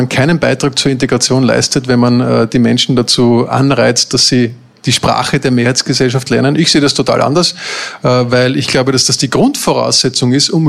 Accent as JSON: {"language": "German", "region": "Vienna", "country": "Austria", "tie": "born or raised there", "said": "Bin in Wien geboren, bin dann nach dem Bundesheer zum Studieren wieder nach Wien zurückgekehrt."}